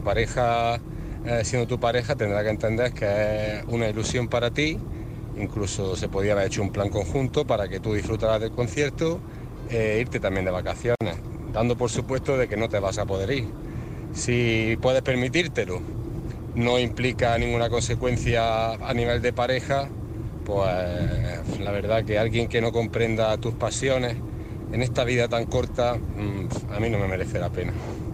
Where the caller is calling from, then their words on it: Granada, Andalusia, Spain; de Granada y quería opinar